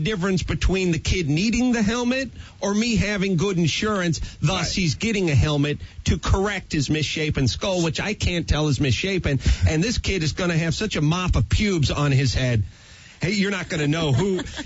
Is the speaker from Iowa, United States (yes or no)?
no; North Hollywood, California, United States; I grew up in North Hollywood, and everyone I grew up with in the flatlands of North Hollywood did not have braces or a retainer.